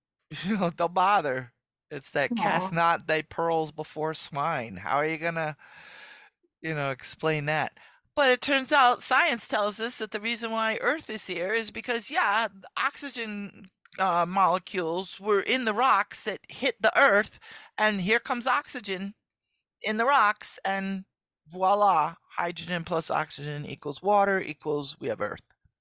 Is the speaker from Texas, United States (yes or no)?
no; Poughkeepsie, New York, United States; born there; Welcome to the club because I was born in Poughkeepsie.